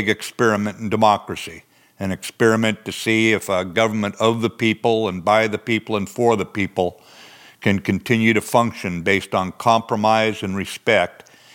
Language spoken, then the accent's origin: English; the West, United States; I'm from the West. Out here, we ride for the brand.